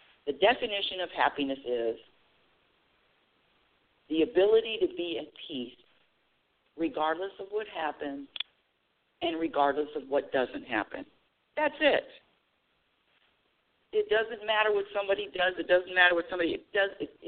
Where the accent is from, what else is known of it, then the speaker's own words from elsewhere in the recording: Los Angeles, California, United States; now in Oregon, United States; I moved from California, being California resident all my life, Los Angeles, born and raised, moving to Oregon.